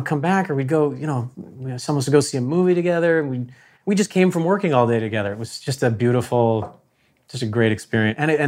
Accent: Connecticut, United States; I'm from Connecticut, but I hadn't gone there because I had this audition.

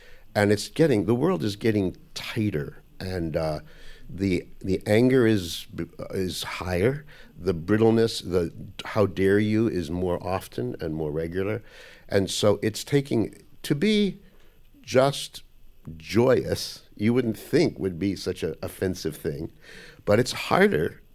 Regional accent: Manhattan, New York, United States; Here. In Manhattan.

